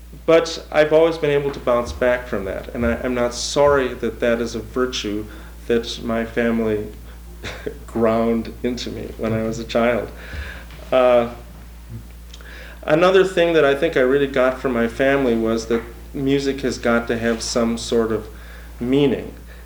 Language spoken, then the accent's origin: English; Minnesota, United States; I was a Lutheran from Minnesota, and like I say, on Saturday, we'd go hunting or fishing, not to choir practice.